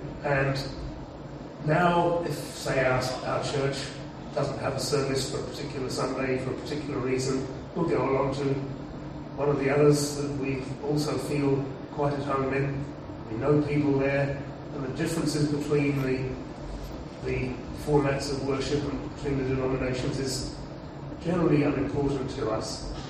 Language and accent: English; England, United Kingdom; I grew up in England. I wasn't a Christian when I was born. I didn't have Christian parents